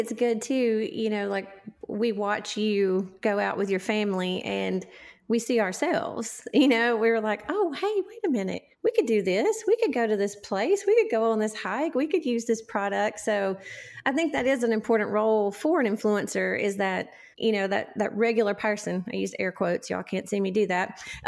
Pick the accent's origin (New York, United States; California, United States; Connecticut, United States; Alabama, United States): Alabama, United States; because I grew up in North Alabama and of course I've moved away and for a little while and came back